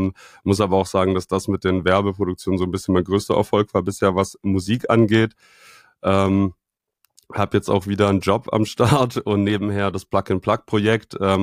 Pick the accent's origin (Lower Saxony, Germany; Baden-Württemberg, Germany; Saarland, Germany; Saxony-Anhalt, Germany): Baden-Württemberg, Germany; Reutlingen; Ich komme ganz ursprünglich aus Reutlingen, das ist südlich von Stuttgart, man kennt es vielleicht auch als die Heimatstadt